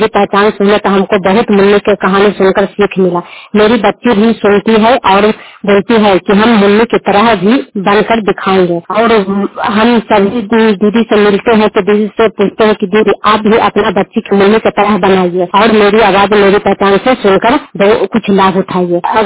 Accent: Bihar, India; मैं रहने वाली हरनाथ प्रखंड जिला नालंदा।

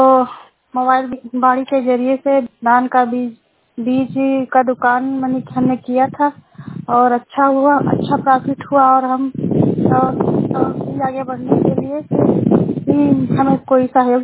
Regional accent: Badarpur, Uttar Pradesh, India; मैं ग्राम सभा बदरपुर, मेरा जिला बलरामपुर, तहसील तुलसीपुर, थाना महारानगंज, ब्लॉक कौआपुर, कोड नंबर 27125।

